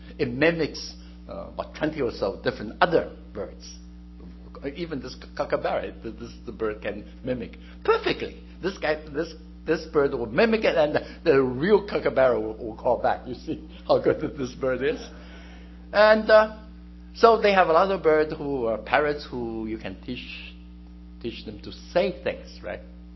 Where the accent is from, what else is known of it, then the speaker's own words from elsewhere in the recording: Australia; I came from Australia.